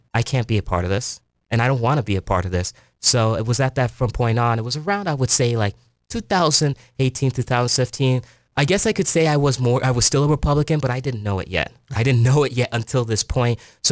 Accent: Santa Fe, New Mexico, United States; Well, I was raised here in New Mexico in Santa Fe, and I was raised by very conservative parents.

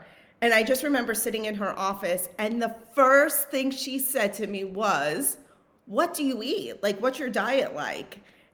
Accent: New York, United States; Like, I mean, I'm from New York.

